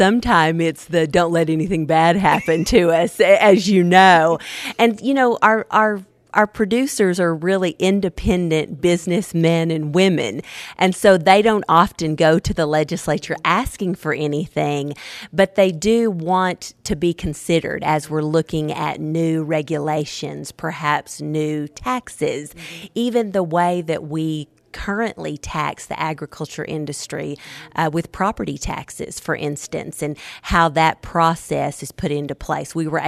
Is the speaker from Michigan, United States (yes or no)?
no; Oklahoma, United States; I'm from Western Oklahoma, too.